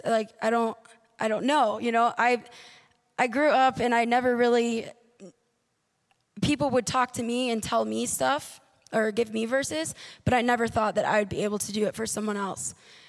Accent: Illinois, United States; I'm from Illinois. Nothing too special

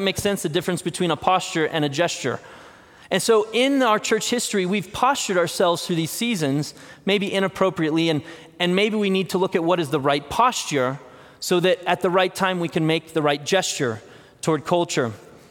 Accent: Colorado, United States; I'm not a surfer. I grew up in Colorado, but I can bodyboard all right.

